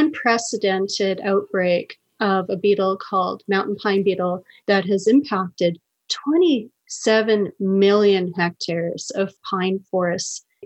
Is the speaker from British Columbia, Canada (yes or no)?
yes; Prince George, British Columbia, Canada; I was born and raised in Prince George. I still have family there.